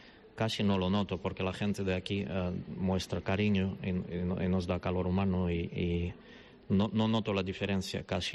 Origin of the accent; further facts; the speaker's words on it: Kharkiv, Kharkiv Oblast, Ukraine; Spanish is a second language; Soy de Kharkov, es una de las ciudades más grandes y más bonitas de Ucrania.